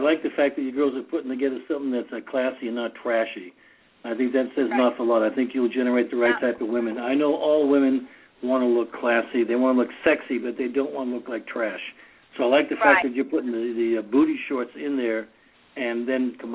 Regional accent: Australia; Not only, Bill, I'm Australian.

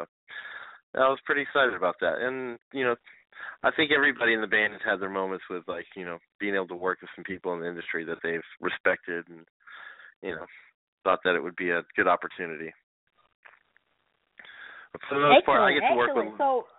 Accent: Florida, United States; moved away as an adult; now in Los Angeles, United States; I'm like originally from the East Coast, from Florida, but I've been out here in LA for like 16 years now

